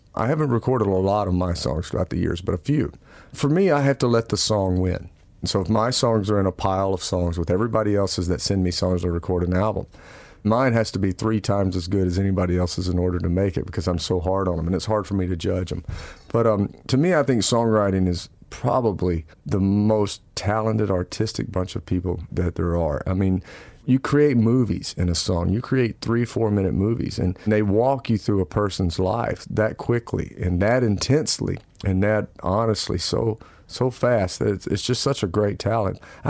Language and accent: English; Louisiana, United States; it was when I first got my driver's license growing up in Louisiana, I had that album cranked up so loud in my car.